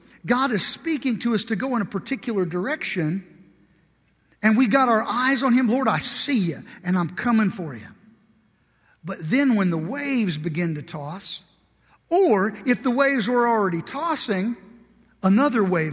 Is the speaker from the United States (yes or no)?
yes; Kentucky, United States; now I'm from Kentucky.